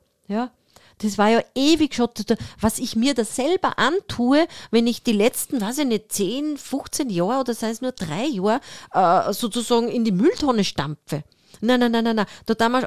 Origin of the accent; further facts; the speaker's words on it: Austria; also bei uns in Österreich gibt es sowas natürlich nicht, so schlau sind wir leider noch nicht